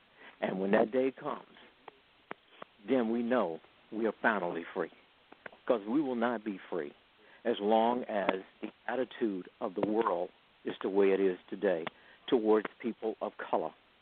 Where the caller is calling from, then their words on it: Germany; Actually, I'm calling from Germany.